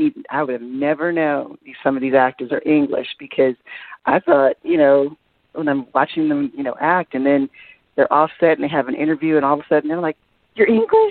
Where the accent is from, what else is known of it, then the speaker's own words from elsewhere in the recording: the South, United States; I'm born and raised in the South, and nobody seems to believe me. I said, no, I'm from the South.